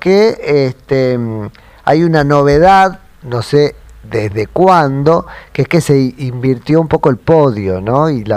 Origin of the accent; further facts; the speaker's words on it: San Andrés de Giles, Buenos Aires Province, Argentina; Yo soy de San Andrés de Giles, eso sería la segunda.